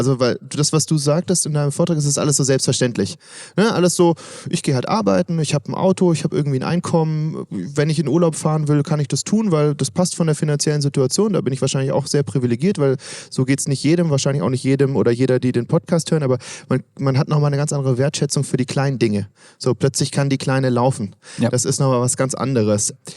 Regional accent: Baden-Württemberg, Germany; auch ich komme aus Schwaben

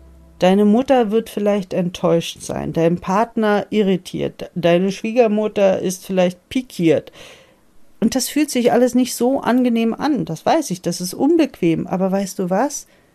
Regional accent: East Germany, Germany; Ich bin in der DDR aufgewachsen. Ich war 12 Jahre, als die Mauer fiel.

